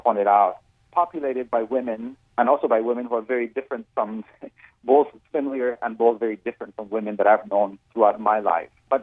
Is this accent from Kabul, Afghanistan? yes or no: yes; Kabul, Afghanistan; moved away; I went and searched for the home where I was raised in Kabul, the home that my father had built.